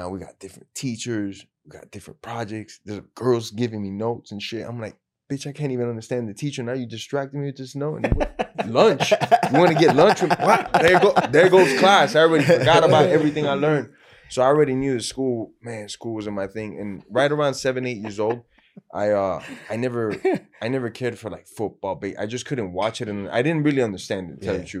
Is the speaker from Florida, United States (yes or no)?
yes; Miami, Florida, United States; first language Spanish; English is a second language; also born or lived in Peru; I barely spoke English because I grew up in the Latin community here in Miami until I was like four. So like my English was very limited. So now I go to Peru, no English whatsoever.